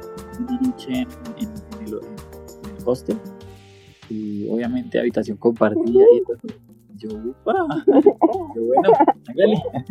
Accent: Bogotá, Colombia; ¿y de dónde eres? Y yo, no, de Bogotá.

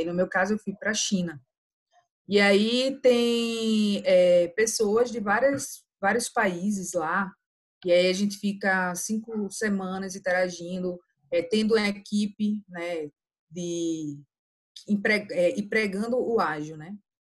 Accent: Recife, Pernambuco, Brazil; moved away as an adult; now in Belo Horizonte, Brazil; Sou de Recife, né? Como o Ibson mencionou. Porém, eu vim morar aqui em BH, Belo Horizonte, uma oportunidade de emprego em julho de 2018 e continuo por aqui

